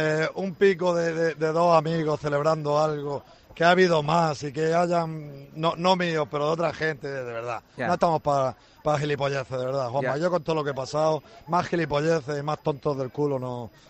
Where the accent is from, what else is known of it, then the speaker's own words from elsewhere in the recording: Motril, Andalusia, Spain; con toda la gente que quiero, a Motril, a mi pueblo, a disfrutar.